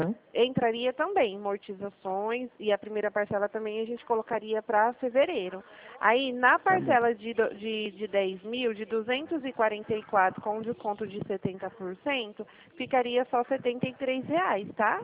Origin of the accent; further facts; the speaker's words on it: Dracena, São Paulo, Brazil; aqui onde eu moro, eu sou da cidade de Dracena.